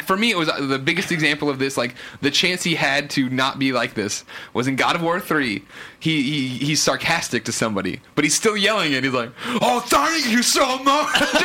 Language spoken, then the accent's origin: English; San Francisco, California, United States; We're from San Francisco. We know the city so well.